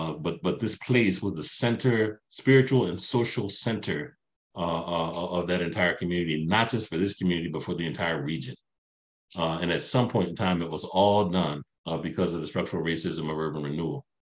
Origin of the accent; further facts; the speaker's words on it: Philadelphia, Pennsylvania, United States; because I'm an interloper from Philadelphia.